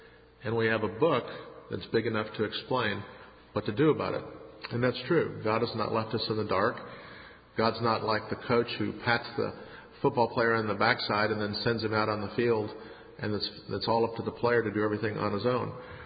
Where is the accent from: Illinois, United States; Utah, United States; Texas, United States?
Illinois, United States; also born or lived in Indiana; Actually, from Illinois. I was born in northern Illinois. Graduated from high school in Indiana. Graduated from college in Indiana. Graduated from seminary in Illinois. But I've spent most of my life in the South.